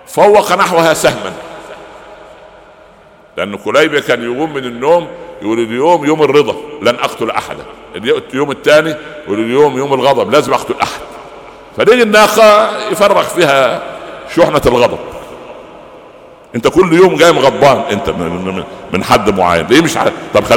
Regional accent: Upper Egypt, Egypt; انا اعرف قبائل عربية كان عندنا في الصعيد يعني

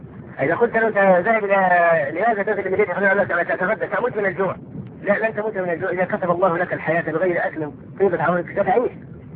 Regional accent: Egypt; عندنا في مصر

